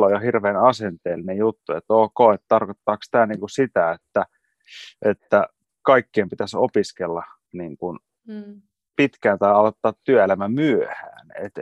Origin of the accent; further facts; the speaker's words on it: Vantaa, Uusimaa, Finland; Mä oon syntynyt ainoana meidän perheestä Vantaalla. Kaikki muut on stadilaisia. Martin Laaksosta pongahtanut, pääkaupunkiseudulla lapsuuden asunut.